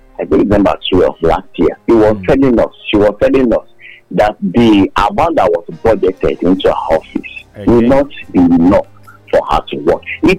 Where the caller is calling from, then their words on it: United States; I'm calling from America.